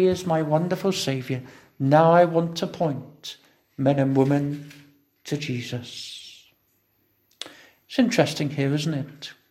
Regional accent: Tottenham, London, United Kingdom; I have a friend I grew up with in Tottenham.

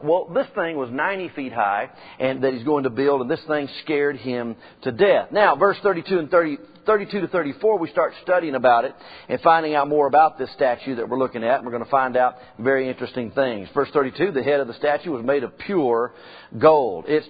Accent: Memphis, Tennessee, United States; In Memphis, which is my hometown, Bellevue Church is there

